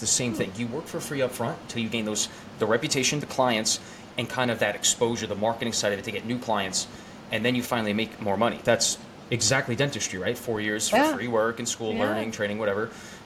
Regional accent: New York, United States; moving from my apartment in Manhattan, Kips Bay, to the house I grew up in on Long Island, but, like, you know, my dad's here, and it's like a full house.

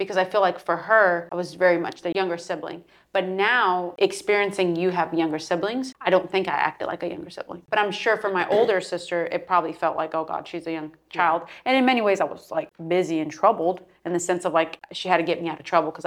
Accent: Brazil; English is a second language; now in United States; Because obviously growing up in Brazil, like I had an amazing childhood

